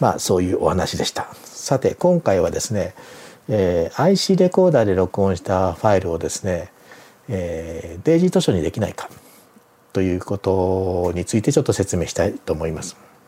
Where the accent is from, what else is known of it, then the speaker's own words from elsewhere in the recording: Kanagawa, Japan; 地元神奈川のですね、